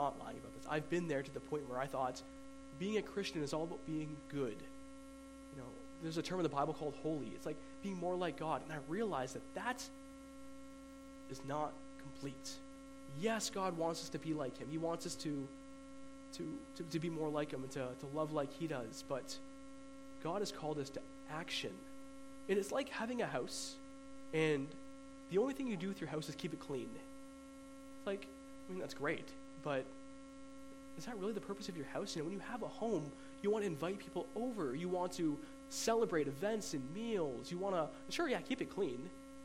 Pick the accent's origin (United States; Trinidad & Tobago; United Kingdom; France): Trinidad & Tobago; I'm from Trinidad, and there's a good chance that I might not be a Christian. I might be Hindi.